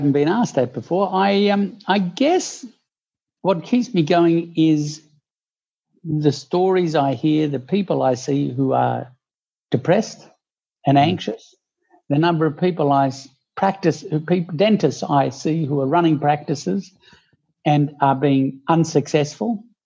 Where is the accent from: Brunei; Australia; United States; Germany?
Australia; Sydney, New South Wales; Well, I'm from Sydney. I grew up in Sydney in the eastern suburbs. I went to local public school.